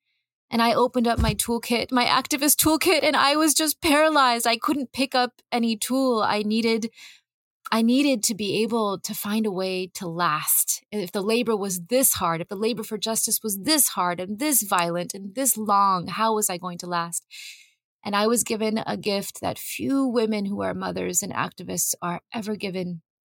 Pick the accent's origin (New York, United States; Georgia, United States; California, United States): California, United States; I grew up in California's Central Valley. I grew up on the farmland that my grandfather had farmed.